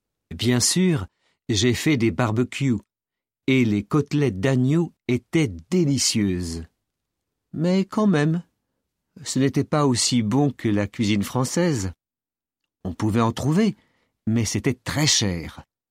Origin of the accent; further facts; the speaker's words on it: Bordeaux, Nouvelle-Aquitaine, France; Mais après avoir passé mon enfance à Bordeaux, j'ai eu envie de voir le monde.